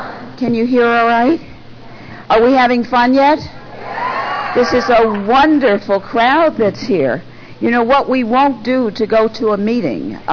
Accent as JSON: {"language": "English", "town": "Chicago", "region": "Illinois", "country": "United States", "tie": "born or raised there", "also_born_or_lived": "New York City, United States", "moved": "as an adult", "said": "Indeed, I was born and raised in Chicago and left here really after I graduated from high school to go on to New York to school, and stayed there pretty much from that time."}